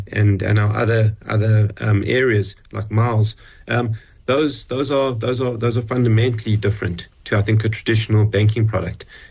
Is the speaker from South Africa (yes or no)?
yes; South Africa; where I think, you know, we often take it for granted that as South Africans, we're oper